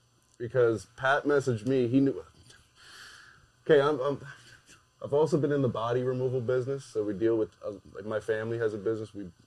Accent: Middle Sackville, Nova Scotia, Canada; also born or lived in Halifax; But I'm from Middle Sackville. I was born in Halifax, grew up in Middle Sackville. I've been there literally my whole life.

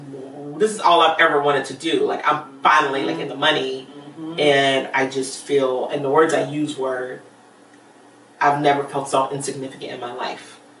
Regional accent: Miami, Florida, United States; also born or lived in Philippines; I am from Miami, Florida. I was born in the Philippines to Air Force parents, but my mom is born and raised in Miami, and so that's where we settled.

